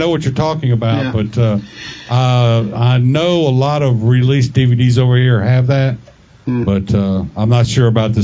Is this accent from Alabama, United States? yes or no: yes; Huntsville, Alabama, United States; I'm from here in Huntsville, Alabama.